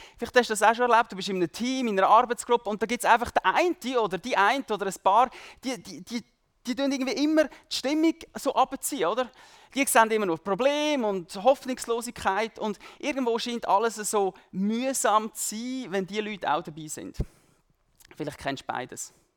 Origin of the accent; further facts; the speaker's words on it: Switzerland; also born or lived in East Africa; Ich bin in Ostafrika geboren und aufgewachsen, die ersten 9 Jahre von meinem Leben. Dann sind wir zurückgekommen in die Schweiz. Ich war auch noch Pastorensohn